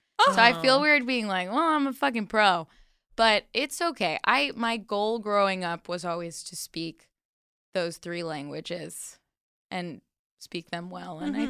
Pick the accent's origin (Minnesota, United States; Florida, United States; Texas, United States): Florida, United States; Oh, yeah. Born and raised in Florida.